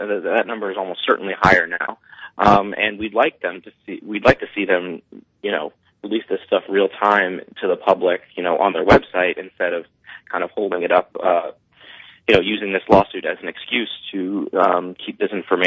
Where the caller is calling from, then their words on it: San Francisco, California, United States; Yeah, I'm coming from San Francisco.